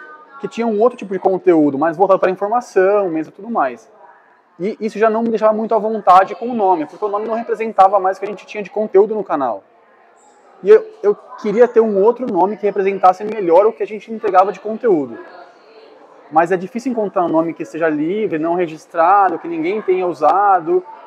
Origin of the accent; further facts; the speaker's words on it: São Paulo, Brazil; Nós somos de São Paulo.